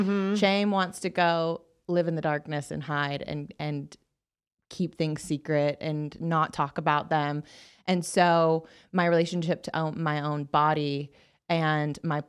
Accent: Bible Belt, United States; I grew up in the Bible Belt.

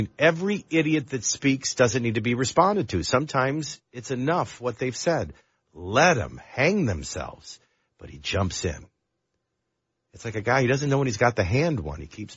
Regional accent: New Orleans, Louisiana, United States; now in Nashville, United States; Well, I grew up in New Orleans, so I guess I am your native son from the city of New Orleans. … now residing in beautiful Music City, USA, Nashville, Tennessee.

